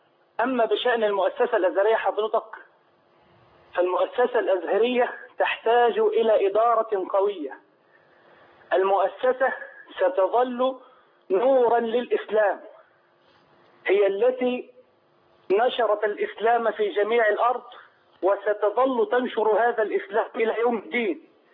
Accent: Dakahlia, Egypt; أنا مهندس وأحتاج أن أدرس كلية الدعوة الإسلامية، وقلت له أنا من الدقهلية

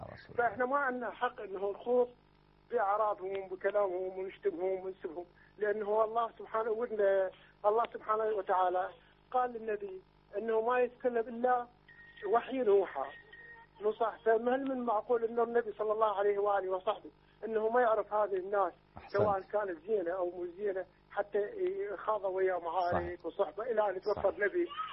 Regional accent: Babil, Iraq; من العراق من بابل.

